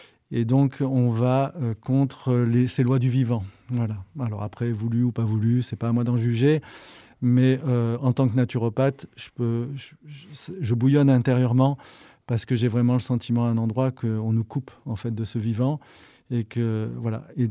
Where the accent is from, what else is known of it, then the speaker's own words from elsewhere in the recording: France; Je ne suis pas amazonien, je suis français.